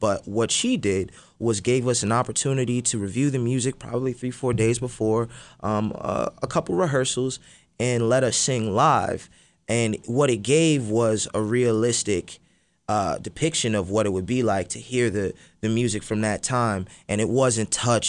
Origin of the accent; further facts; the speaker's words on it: New York, United States; Tyler. We grew up together in New York auditioning and going for the same roles